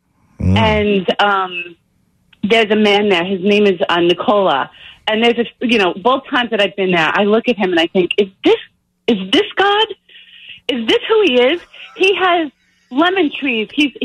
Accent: Bellmore, New York, United States; I'm from Belmore, Long Island.

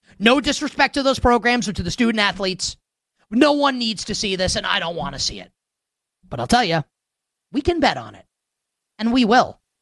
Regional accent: New York, United States; Like, I never cared about that as a New Yorker.

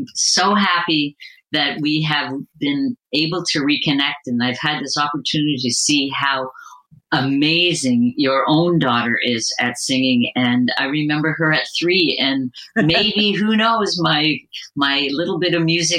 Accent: Canada; And I'm Canadian, so my website is .ca.

